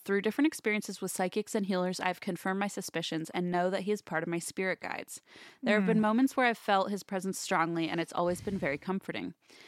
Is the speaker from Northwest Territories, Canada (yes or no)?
yes; Yellowknife, Northwest Territories, Canada; as they happen in my hometown of Yellowknife, Northwest Territories.